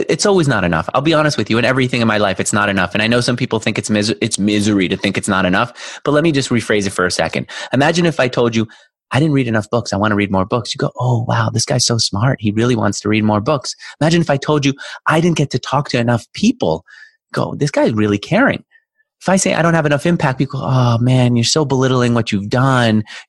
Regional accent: New York, United States; And so I grew up in New York.

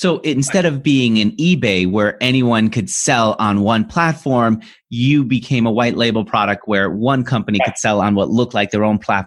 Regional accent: New York, United States; I'm not from San Francisco. I'm a New Yorker. I talk too fast.

